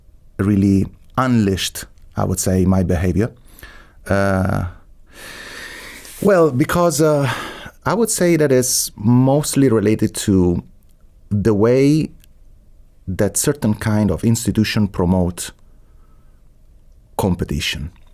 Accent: Rome, Lazio, Italy; English is a second language; moved away as an adult; family is not from Rome, so I'm a first generation. My mother was from Tuscany and my father from Sardinia. But I grew up in Rome. I studied in Rome.

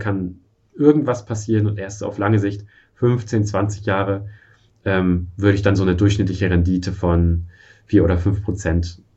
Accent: Germany; born there

